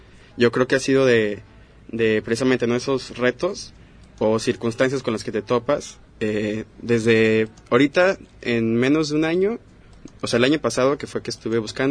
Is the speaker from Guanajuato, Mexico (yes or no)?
no; Cabo San Lucas, Baja California Sur, Mexico; moved away as an adult; also born or lived in Acapulco; now in Puerto Vallarta, Mexico; Yo en sí crecí en Cabo San Lucas, en Los Cabos, Baja California Sur. Tengo aquí en Vallarta 4 años aproximadamente. Y también recorrí un poquito la costa de... Bueno, en Acapulco estuve antes de llegar. Entonces digamos que desde que salí de mi casa, donde crecí, han sido 5 años.